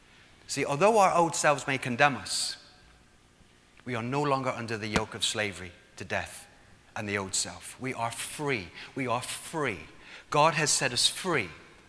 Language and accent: English; Plymouth, South West England, United Kingdom; So when I was 7 years old, I lived with my mum and dad in Plymouth. You probably can't tell by my accent.